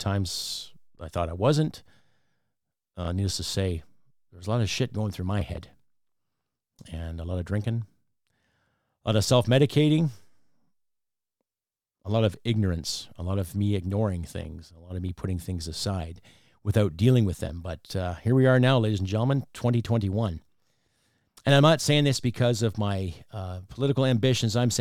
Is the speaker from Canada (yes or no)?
yes; Canada; But you can just call me … I'm a dude, and I'm from Canada.